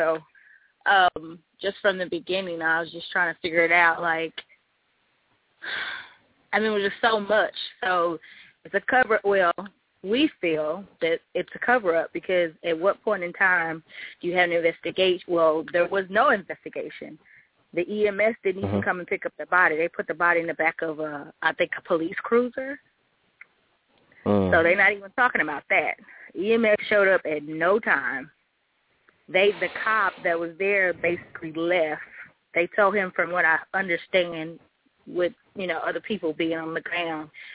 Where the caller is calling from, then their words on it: Memphis, Tennessee, United States; I'm calling from Memphis, Tennessee.